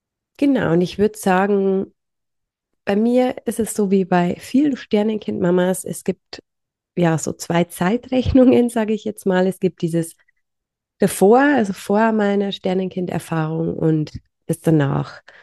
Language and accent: German; Bavaria, Germany; ich bin mittlerweile 35 und ich komme aus Niederbayern. Ich wohne in der Nähe vom schönen Passau. Bin hier aufgewachsen, war dann für eine kurze Zeit mal zum Studieren in Regensburg und bin dann aber wieder zurückgezogen.